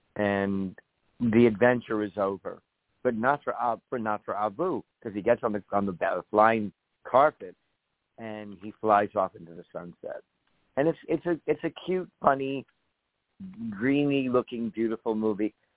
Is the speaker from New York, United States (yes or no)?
yes; Uniondale, New York, United States; I grew up in Uniondale, Long Island, which is the home